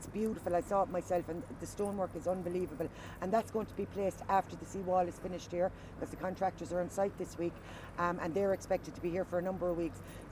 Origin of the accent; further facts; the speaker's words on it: Youghal, Munster, Ireland; I come from Youghal and I'm born and bred in Youghal and I love Youghal.